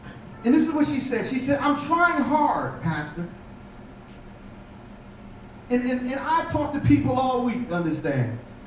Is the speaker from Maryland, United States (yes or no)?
yes; Takoma Park, Maryland, United States; See, I'm from Tacoma Park, Maryland, and I don't know all that there is to know.